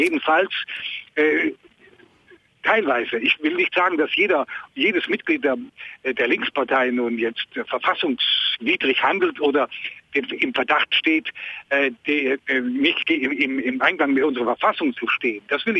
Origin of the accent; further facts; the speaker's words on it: Bavaria, Germany; die Franken, ich komme aus Unterfranken, sind mindestens so gute Deutsche wie irgendein anderes Land in Deutschland auch.